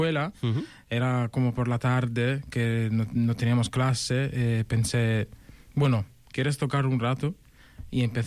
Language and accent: Catalan; Apulia, Italy; La meva comarca. No, la meva regió.